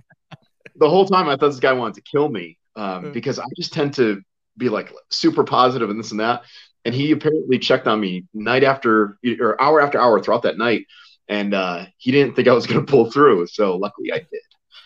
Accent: New England, United States; I grew up in New England, four seasons, lush forests, mountains, ocean.

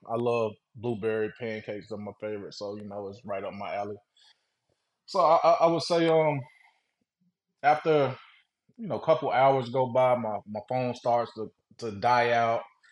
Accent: Orlando, Florida, United States; from Orlando, Florida. Just old regular guy, married, kids.

